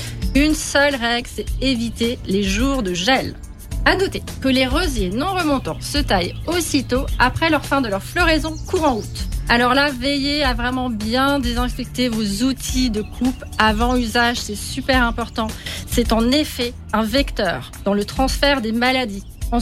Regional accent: Grand Est, France; la taille principale des rosiers s'opère à la sortie de l'hiver chez nous en Alsace

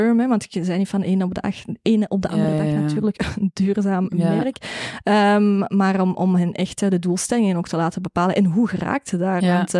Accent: Belgium; ik ben van België.

